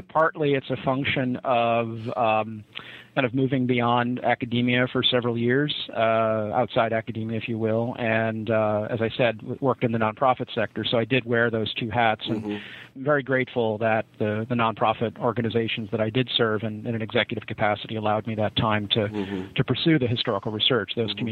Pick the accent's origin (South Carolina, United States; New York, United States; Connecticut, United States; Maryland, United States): New York, United States; Rochester; I grew up in Rochester, and thanks very much to my father, who introduced me to history through the libraries and museums of upstate New York and Canada, particularly Rochester, my hometown, Buffalo and Toronto.